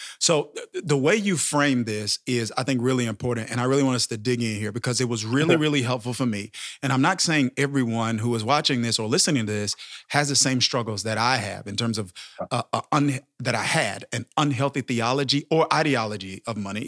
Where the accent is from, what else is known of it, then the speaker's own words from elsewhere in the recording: Mississippi, United States; You know, I come from Mississippi and a really, really small town.